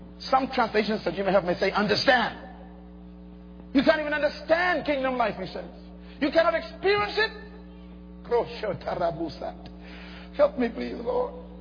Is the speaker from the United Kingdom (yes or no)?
no; Bahamas; born there; I was born in the Bahamas, so I didn't have to become a citizen.